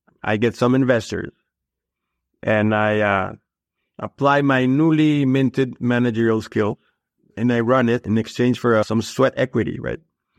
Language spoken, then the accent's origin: English; Mexico City, Mexico; I was born and raised in Mexico City. I went to college in Mexico City.